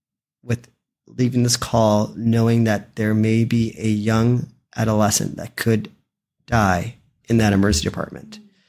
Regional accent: British Columbia, Canada; I was born and raised in the Fraser East. So Hope wasn't something that was far from me. You know, I grew up from Abbotsford, Chilliwack, Agassiz, and Hope.

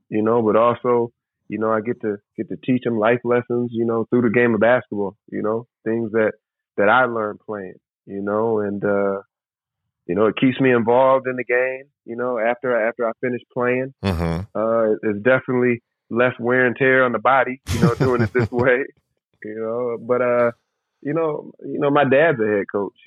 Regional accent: Lansing, Michigan, United States; also born or lived in Toledo; I'm born and raised in Lansing, Michigan, so Lansing is home.

